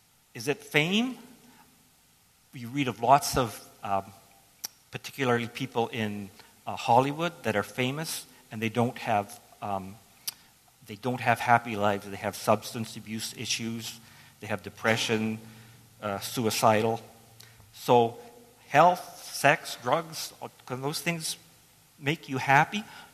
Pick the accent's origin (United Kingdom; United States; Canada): Canada; South Porcupine, Ontario; I'm growing up in South Porcupine, pretty good middle class life, come from a good family